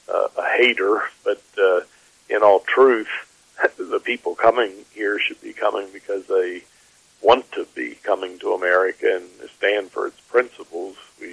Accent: North Carolina, United States; I have done some study in American history, and I'm from North Carolina.

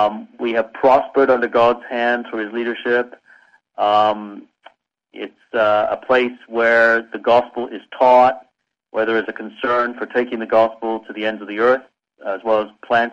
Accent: England, United Kingdom; born there; Yeah, I was born in England, but my mother was born just outside of Dublin, a seaside resort called Bray. And she came over to England to work in Cadbury's chocolate factory in Birmingham, or just outside Birmingham, a place called Bourneville

